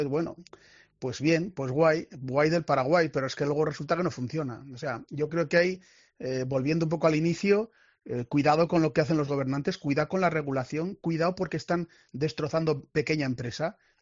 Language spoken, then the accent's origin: Spanish; Azagra, Navarre, Spain; yo soy de pueblo. …, que soy de Azagra.